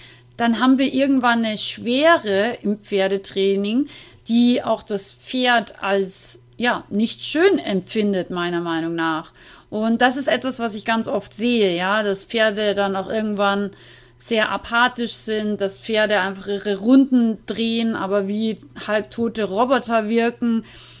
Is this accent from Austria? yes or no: yes; Austria; ich bin ja aus Österreich eigentlich